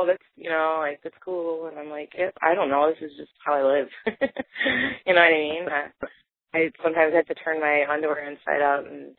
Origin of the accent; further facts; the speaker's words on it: Chicago, Illinois, United States; No, I grew up in Chicago, like in the South Side ish, and then in the suburbs later on in life.